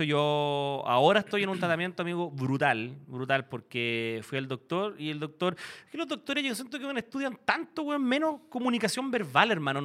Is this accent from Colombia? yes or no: yes; Colombia; born there; Soy colombiano.